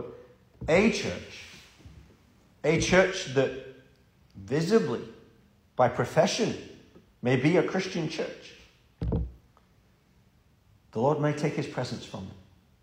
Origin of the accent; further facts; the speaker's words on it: Wigan, North West England, United Kingdom; when I went up to my hometown of Wigan and I saw the chapel that I grew up in closed